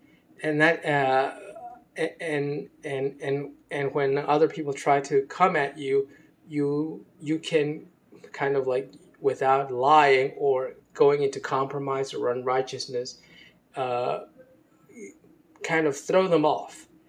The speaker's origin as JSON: {"language": "English", "town": "Baltimore", "region": "Maryland", "country": "United States", "tie": "born or raised there", "said": "Like, for example, the state of Maryland. I grew up in Baltimore, Maryland."}